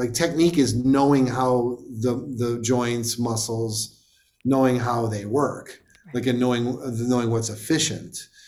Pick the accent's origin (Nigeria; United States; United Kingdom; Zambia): United States; Buffalo, New York; My first one, of course … growing up in Buffalo.